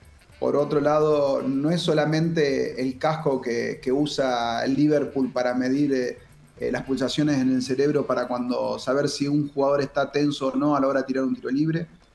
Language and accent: Spanish; Rosario, Santa Fe, Argentina; Vos sabés que acá en Rosario, yo soy de Rosario